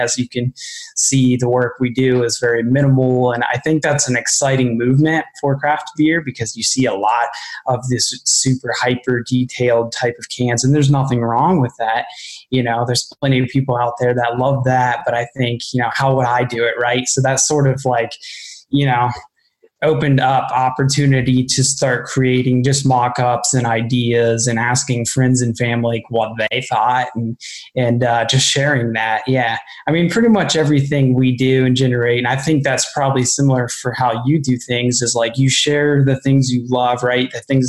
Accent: Utica, Ohio, United States; I'm from Utica, Ohio, which is like a real small country town.

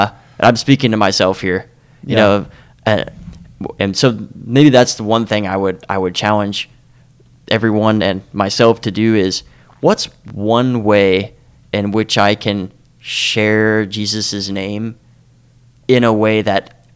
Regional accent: the South, United States; Like, we're from the South. We love the South.

